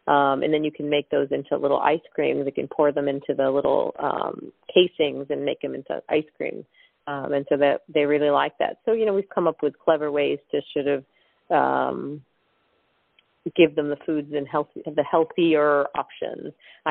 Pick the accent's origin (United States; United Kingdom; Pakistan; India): India; I'm Indian, so there's a lot of Indian food, a lot of lentils and grains.